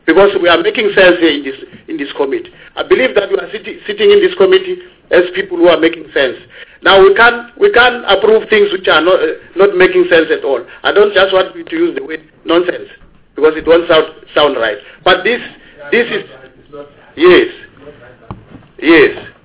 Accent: South Africa; I'm a South African.

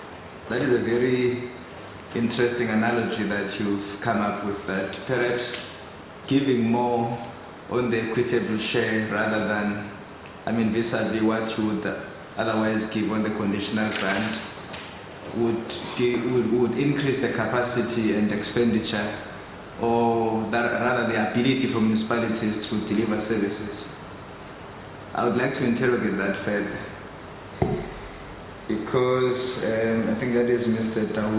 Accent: Tholo, Eastern Cape, South Africa; born there; I was born in Tholo in Eastern Cape.

